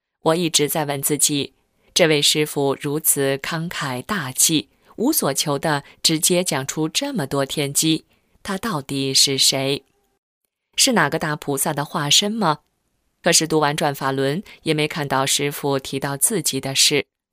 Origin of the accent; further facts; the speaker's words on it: Taiwan; born there; 感谢上天让我今生生为中国人，在自由的台湾出生。